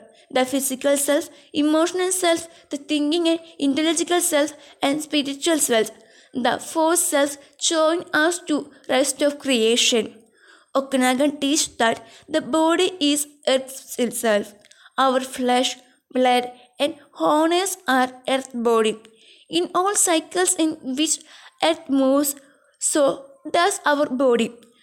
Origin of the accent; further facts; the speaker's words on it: British Columbia, Canada; I am from Okanagan, a part of British Columbia. That is very dry and hot. Around my birthplace are two Rocky Mountain ranges, the Cascades on one side and the Selkirks on the other.